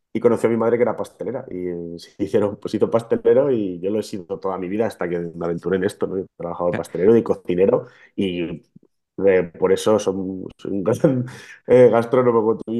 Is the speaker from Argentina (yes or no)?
no; Burgohondo, Castile and León, Spain; yo ahora mismo donde estoy es a la altura de mi pueblo, de Burgondo, y son 870 metros